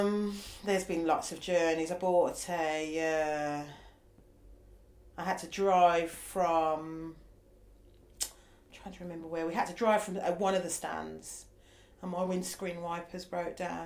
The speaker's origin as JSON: {"language": "English", "town": "Birmingham", "region": "West Midlands", "country": "United Kingdom", "said": "because I come from Birmingham."}